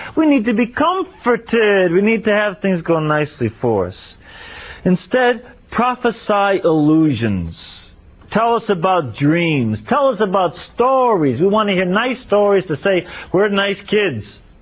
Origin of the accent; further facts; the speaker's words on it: Chicago, Illinois, United States; It's like some people I know when they drive in Chicago, my hometown.